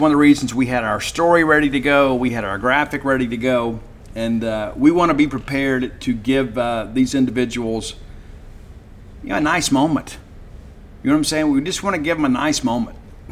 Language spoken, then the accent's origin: English; Mississippi, United States; But I always get the ranch dressing because I'm from South Mississippi.